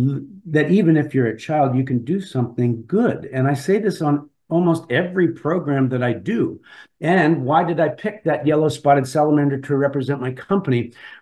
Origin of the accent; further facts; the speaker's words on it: Darien, Connecticut, United States; I grew up in Darien, Connecticut. I fell in love with nature in my own backyard.